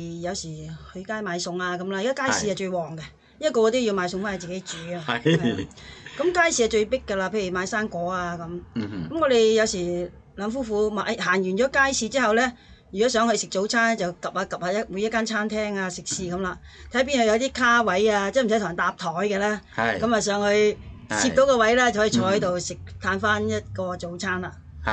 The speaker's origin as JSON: {"language": "Cantonese", "region": "Guangdong", "country": "China", "said": "你知我哋廣東人咧最中意飲茶嘅。"}